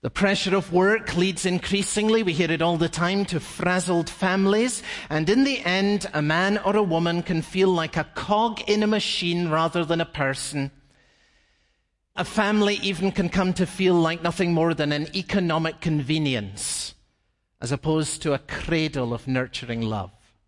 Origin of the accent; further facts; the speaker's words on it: Scotland, United Kingdom; this is embarrassing, but I'm from Scotland.